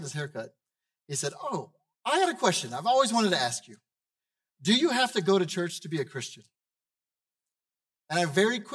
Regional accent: United States; I grew up in America and I know about God.

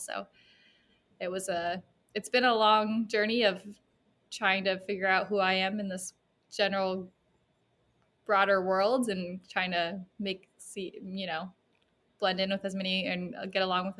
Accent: Cape Cod, Massachusetts, United States; I'm from Cape Cod, Massachusetts, which is pretty gentrified

